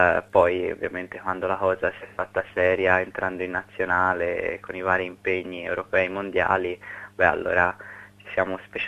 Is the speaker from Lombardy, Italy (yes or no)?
no; Florence, Tuscany, Italy; appunto altro fiorentino doc